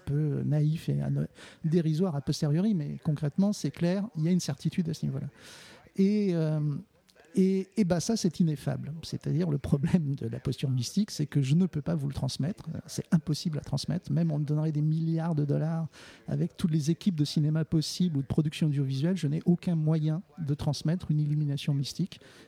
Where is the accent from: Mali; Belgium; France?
France; puisque je suis français